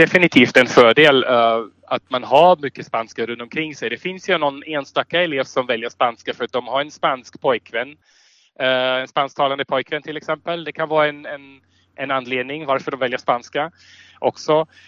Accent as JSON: {"language": "Swedish", "country": "Austria", "second_language": "Swedish", "said": "Ja, alltså tyska är ju självklart eftersom jag är österrikare."}